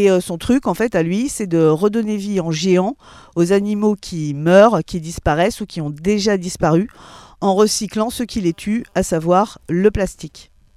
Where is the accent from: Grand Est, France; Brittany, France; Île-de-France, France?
Grand Est, France; Nancy; tu sais que moi, je viens de Nancy